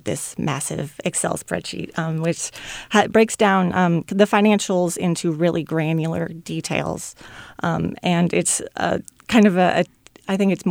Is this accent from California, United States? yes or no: yes; California, United States; I'm from El Dorado County, born and raised there. And so I thought I wanted to use this opportunity to spotlight the communities there